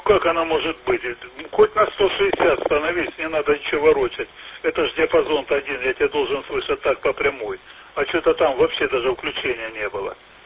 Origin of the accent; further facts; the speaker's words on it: Snizhne, Donetsk Oblast, Ukraine; Город Снежное, Снежное, как мы говорим. Город Снежное. Восточнее Донецка, прием.